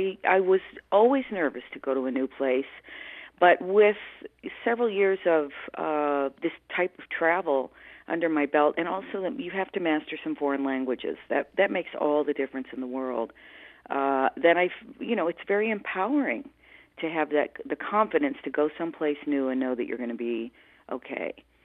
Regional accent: United States; because I'm American, so you want to be recognized in your home.

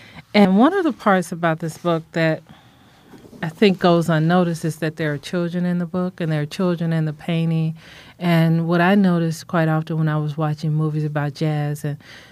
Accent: Chicago, Illinois, United States; I grew up primarily on the South Side, and later I moved to the Bronzeville area.

